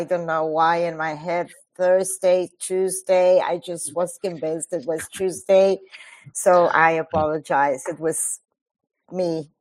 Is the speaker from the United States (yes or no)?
no; Buenos Aires, Argentina; and in my hometown of Buenos Aires.